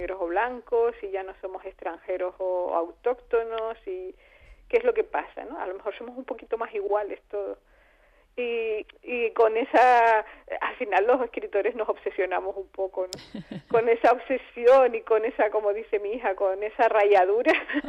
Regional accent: Canary Islands, Spain; also born or lived in mainland Spain; Sí, soy canaria. Bueno, soy media peninsular, mi padre era catalán.

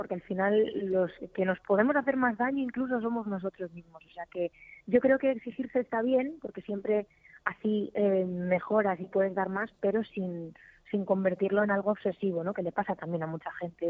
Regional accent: Ermisende, Castile and León, Spain; se llama Ermisende, pertenece a Zamora, pero está como tocando Galicia y tocando Portugal, ¿sabes?

